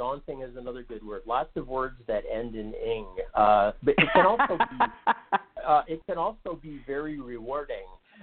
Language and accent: English; Ohio, United States; I grew up in Ohio, and so I knew a lot of people who lived, you know, in and around the mining town that used to be near Pittsburgh.